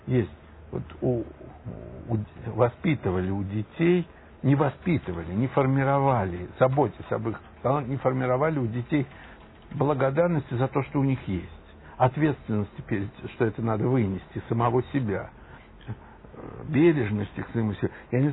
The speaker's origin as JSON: {"language": "Russian", "region": "Moscow", "country": "Russia", "moved": "yes", "said": "Я из Москвы приехал сюда."}